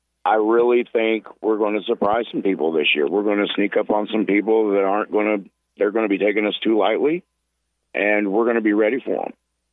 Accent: Lepanto, Arkansas, United States; I am not from Jefferson City. I am from Arkansas.

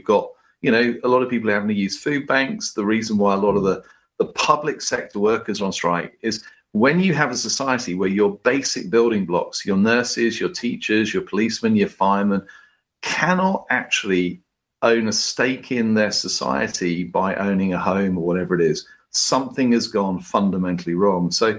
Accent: United States; moved away as an adult; now in United Kingdom; I'm an American in exile in Britain with a British passport.

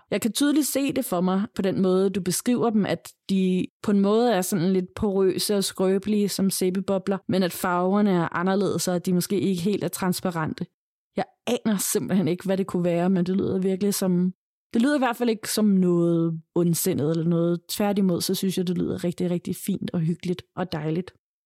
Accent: North Denmark Region, Denmark; Jeg er født og opvokset i Nordjylland, hvor mine forældre altid har boet lidt uden for byen. Så jeg er opvokset på to gårde.

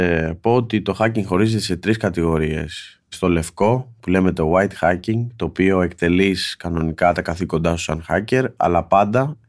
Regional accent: Nikaia, Attica, Greece; also born or lived in Heraklion; Στο Πειραιά, στη Νίκαια.

